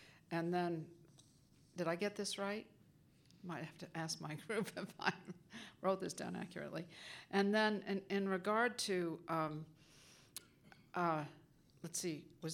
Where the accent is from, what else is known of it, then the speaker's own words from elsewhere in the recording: Nahant, Massachusetts, United States; I'm from Nahant, which is a small town near Boston in Massachusetts.